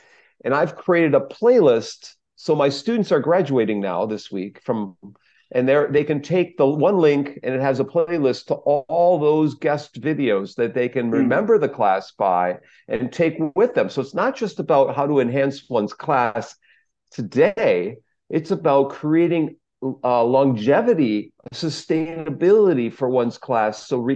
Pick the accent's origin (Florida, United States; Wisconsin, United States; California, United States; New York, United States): Wisconsin, United States; And I'm a Midwest guy. I was from Wisconsin originally, from the north, and I like cold weather like you get in Norway.